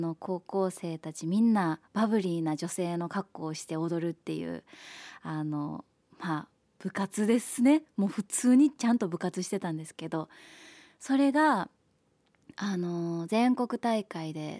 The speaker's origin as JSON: {"language": "Japanese", "town": "Osakasayama", "region": "Osaka", "country": "Japan", "said": "私大阪狭山市出身なんですけども"}